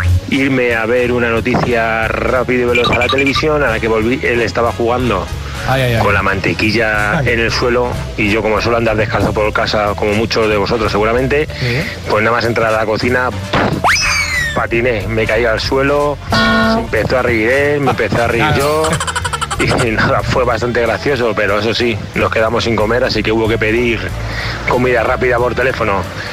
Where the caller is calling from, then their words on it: Madrid, Community of Madrid, Spain; de Madrid y nada, algo muy gracioso me sucedió cuando mi hijo tenía 4 añitos.